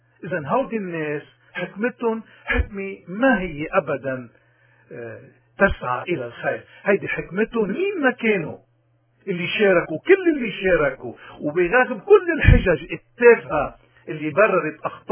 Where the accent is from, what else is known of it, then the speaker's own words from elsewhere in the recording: Lebanon; ما أحوجنا نحن اليوم كلبنانيين بلبنان وببلاد الاغتراب